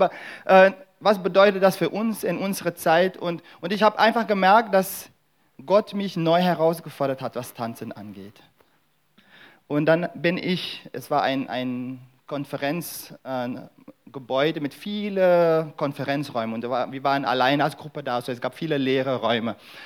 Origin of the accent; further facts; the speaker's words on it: Suriname; Und ich komme aus Suriname und wenn man in Suriname tanzt, dann tanzt man nicht so.